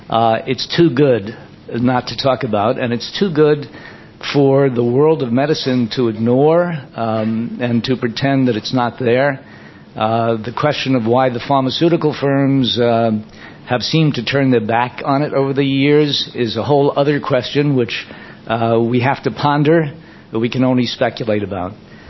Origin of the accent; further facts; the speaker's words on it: Far Rockaway, New York, United States; Bernie and I grew up in Far Rockaway, Queens. Queens is an outer borough of New York City, just a few miles from here.